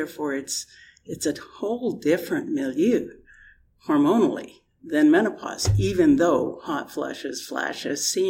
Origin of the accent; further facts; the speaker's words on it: Canada; I'm Canadian and not British.